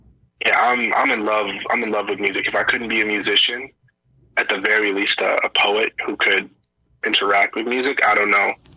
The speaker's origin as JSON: {"language": "English", "town": "Toronto", "region": "Ontario", "country": "Canada", "tie": "born or raised there", "said": "part of growing up in Toronto, especially the East End, and then I eventually moved to the West Side with my family when I was in high school."}